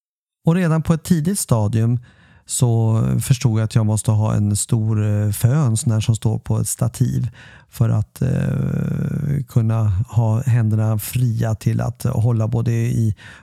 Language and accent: Swedish; Stockholm, Stockholm County, Sweden; Jag är uppväxt i Stockholm, inte så långt ifrån Älvsjömässan där Stockholms hundmässa håller hus.